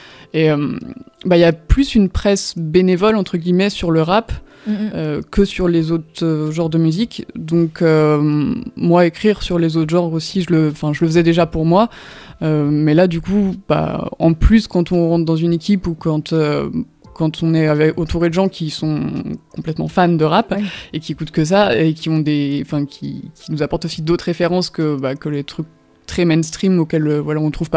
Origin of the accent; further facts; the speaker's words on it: Pays de la Loire, France; moi j'ai grandi en Vendée